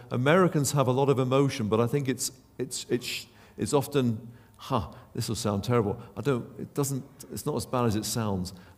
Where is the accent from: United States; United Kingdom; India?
United Kingdom; England; Forgive me if I speak out of turn here, and I'm English